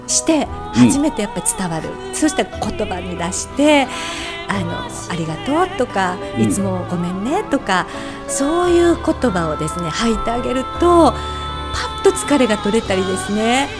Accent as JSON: {"language": "Japanese", "region": "Nara", "country": "Japan", "said": "地元奈良でだけがないんですよ。"}